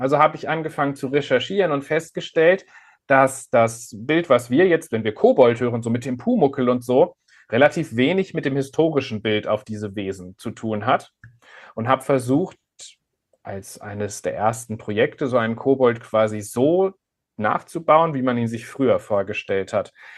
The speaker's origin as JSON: {"language": "German", "region": "Hesse", "country": "Germany", "tie": "born or raised there", "said": "Ich bin in Mittelhessen aufgewachsen, nahe des Westerwaldes."}